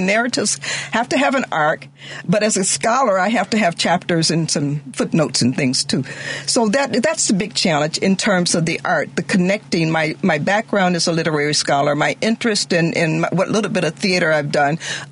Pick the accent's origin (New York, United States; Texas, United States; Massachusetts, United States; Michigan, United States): Michigan, United States; Detroit; I'm from Detroit mm-hmm. Originally.